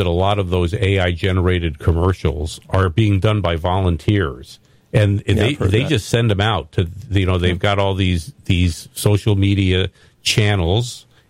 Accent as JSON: {"language": "English", "town": "Los Angeles", "region": "California", "country": "United States", "tie": "born or raised there", "said": "Hopefully they're paying attention in my hometown of Los Angeles."}